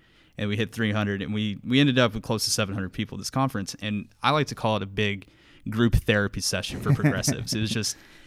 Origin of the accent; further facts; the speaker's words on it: Frankfort, Kentucky, United States; I've lived in Kentucky my entire life. I grew up in Frankfort, which I think it's got enough small town